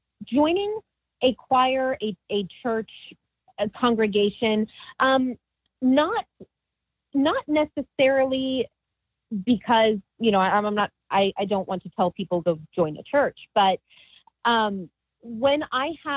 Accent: Savannah, Georgia, United States; You know, my hometown is Savannah, Georgia.

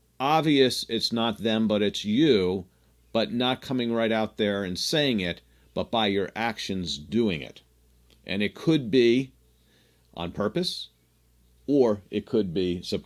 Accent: New Jersey, United States; Lizette's born in New Jersey, I'm born in New Jersey, we talk like we're from Jersey, and we communicate and we think anything I say, since I'm from Jersey

